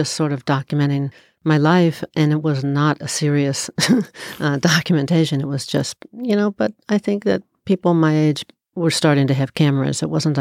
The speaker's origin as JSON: {"language": "English", "town": "Cincinnati", "region": "Ohio", "country": "United States", "tie": "born or raised there", "said": "I started photographing seaweed growing up in Cincinnati, I didn't really see seaweed."}